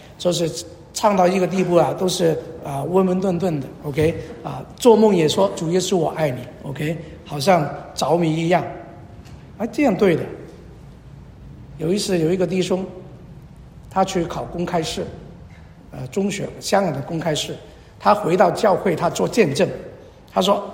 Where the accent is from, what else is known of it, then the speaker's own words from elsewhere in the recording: China; 我们中国人有一句话嘛